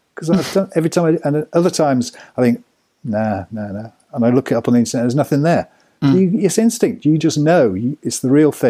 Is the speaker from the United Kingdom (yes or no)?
yes; Oxford, South East England, United Kingdom; also born or lived in Cowley; our culture when we were growing up in Oxford and Cowley was to see music